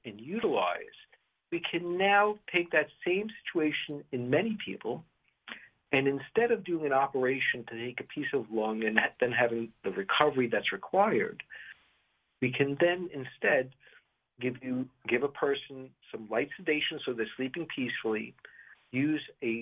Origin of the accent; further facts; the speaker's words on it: Brooklyn, New York, United States; Well, I know that my accent might give me away, but I grew up in Brooklyn